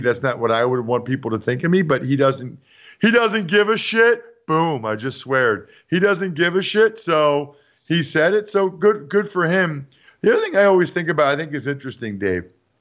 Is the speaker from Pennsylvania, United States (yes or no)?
yes; Reading, Pennsylvania, United States; I do read my hometown newspaper, ReadingEagle.com, but I read it on my phone as opposed to the print copy.